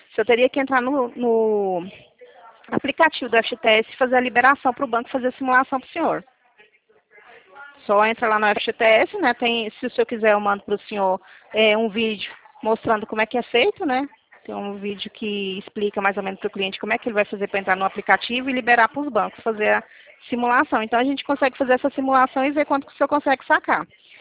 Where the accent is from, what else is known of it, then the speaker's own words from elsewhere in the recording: Goiânia, Goiás, Brazil; Eu sou de Goiânia. A gente está ligando da central de Goiânia.